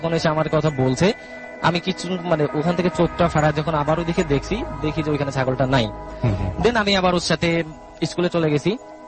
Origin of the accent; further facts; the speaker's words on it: Kaliganj, Khulna Division, Bangladesh; now in Dhaka, Bangladesh; আমি বনানী থেকে আসছি। ঘটনাটা হচ্ছে হয় আমার গ্রামের বাড়িতে, আমার গ্রামের বাড়ি হচ্ছে সাতক্ষীরা জেলা কালীগঞ্জ থানা।